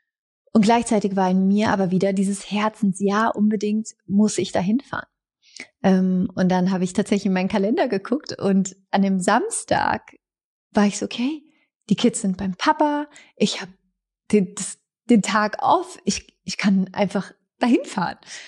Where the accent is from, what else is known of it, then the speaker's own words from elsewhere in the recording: Überlingen, Baden-Württemberg, Germany; born there; Und ich bin in Überling geboren.